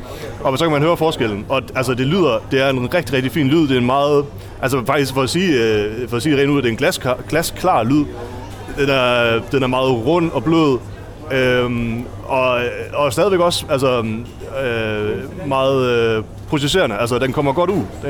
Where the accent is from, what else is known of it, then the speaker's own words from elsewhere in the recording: North Denmark Region, Denmark; hvor jeg er født og opvokset i Vendsyssel.